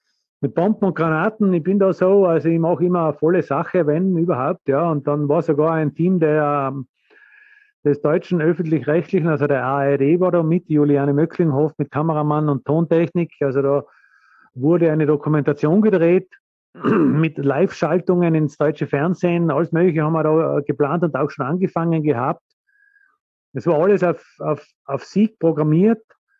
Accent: Tristach, Tyrol, Austria; Da habe ich bei einem Vortrag in meiner Heimat, wo ich ganz selten meine Vorträge halte, einen riesen Applaus gekriegt in meinem Heimatdorf, da in Tristach.

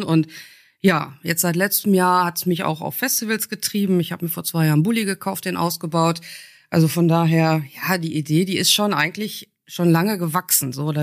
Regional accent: Dorsten, North Rhine-Westphalia, Germany; also born or lived in Switzerland; Ich bin in der Schweiz geboren und ich glaube, ich habe die längste Zeit, also bis letztens in Dorsten gelebt, weil meine Eltern dann da irgendwann gelandet sind, als wir in die Schule gekommen sind. Habe jetzt festgestellt, ich wohne jetzt seit 22 Jahren in Kicheln.

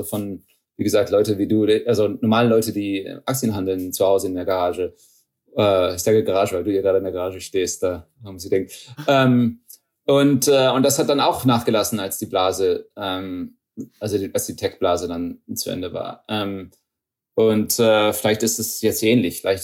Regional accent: Texas, United States; also born or lived in Germany; ich bin so ein bisschen in Deutschland, ein bisschen in Amerika aufgewachsen, also eher in Amerika. Meine Familie kommt aus Niedersachsen. Ich bin in Texas aufgewachsen. Mein Vater ist Wissenschaftler und in Deutschland würde man sagen, ich habe einen Migrationshintergrund hier in Amerika.

